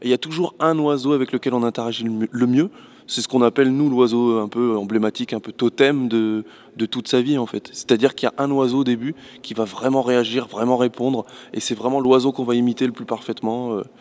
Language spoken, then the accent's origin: French; Hauts-de-France, France; on vient du nord de la France, dans une zone qui s'appelle la baie de Somme, où il y a plus d'oiseaux que d'habitants. Et lorsqu'on était petit